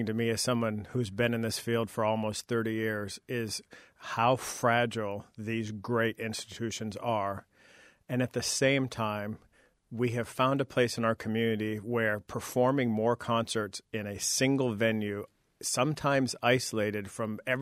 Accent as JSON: {"language": "English", "town": "Cleveland", "region": "Ohio", "country": "United States", "tie": "born or raised there", "said": "Now, I grew up in Cleveland, so I remembered the snow."}